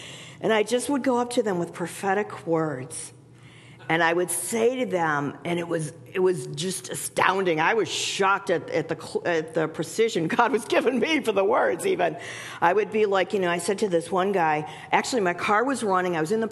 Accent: Cleveland, Ohio, United States; I'm from Cleveland, I got donuts, I'm here to pray.

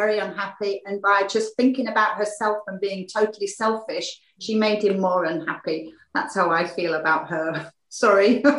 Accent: United Kingdom; But I'm British and I'd go, oh my God, what's happened?

